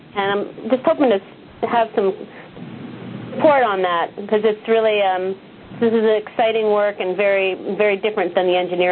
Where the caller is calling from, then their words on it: Vermont, United States; So I'm calling from Vermont.